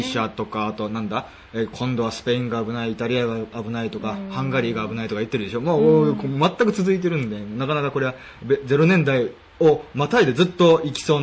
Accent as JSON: {"language": "Japanese", "region": "Hokkaido", "country": "Japan", "said": "だから僕地元が北海道なんでね、"}